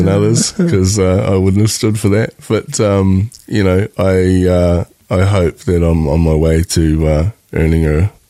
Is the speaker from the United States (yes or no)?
no; New Zealand; moved away; Mandy and I come over from New Zealand together dating.